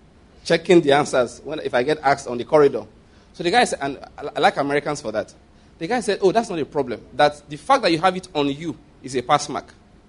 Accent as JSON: {"language": "English", "country": "Nigeria", "moved": "yes", "said": "I came from Nigeria"}